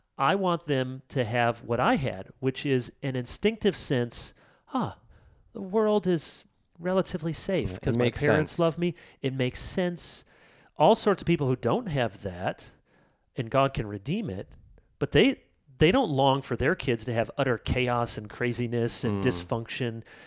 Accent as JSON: {"language": "English", "town": "Grand Rapids", "region": "Michigan", "country": "United States", "tie": "born or raised there", "said": "I grew up mostly in Grand Rapids, and everyone, we live in a bubble."}